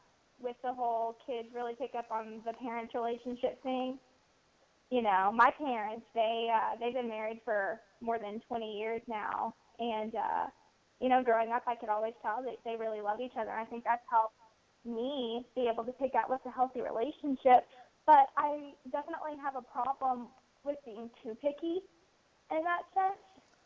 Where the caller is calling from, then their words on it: Bentonville, Arkansas, United States; I'm calling from Bentonville, Arkansas.